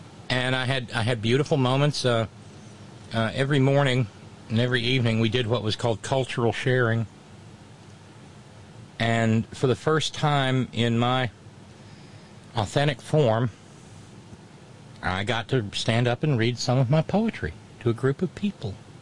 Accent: the South, United States; Oh God, there's so much wrong with the South. And I can say that as a Southerner.

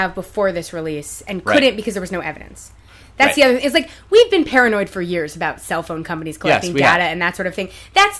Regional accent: United States; As an American, when you go to Brazil, they make you take a photo and fingerprint just to sort of piss you off because we do that to them.

